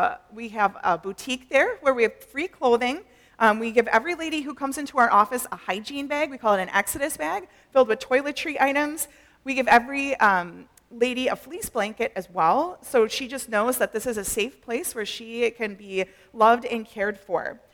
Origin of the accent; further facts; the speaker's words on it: Oshkosh, Wisconsin, United States; I was raised here in Oshkosh. I grew up at New Life Community Church here.